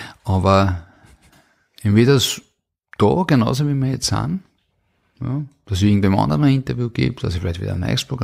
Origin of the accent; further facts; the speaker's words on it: Vienna, Austria; born there; In meinem Alter, geboren 1973 in Wien